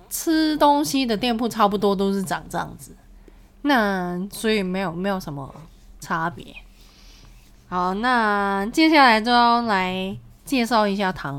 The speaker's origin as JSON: {"language": "Chinese", "country": "Hong Kong", "said": "从来没吃过，身为一个香港人。"}